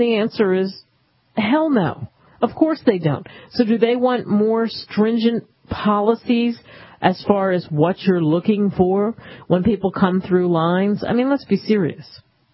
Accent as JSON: {"language": "English", "country": "United States", "said": "As I said, it has happened to me because of being just an American."}